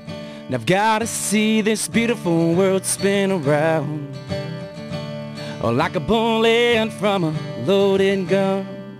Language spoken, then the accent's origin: English; Winona, Minnesota, United States; So it's always fun to play in Winona here in my hometown.